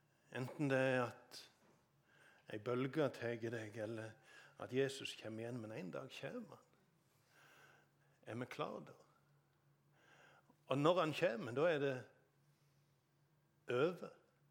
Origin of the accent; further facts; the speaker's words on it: Sokndal, Rogaland, Norway; Forresten, hjemme i Sokndal, hjemme folket på Vatland, de hadde båtene sine i Nesvåg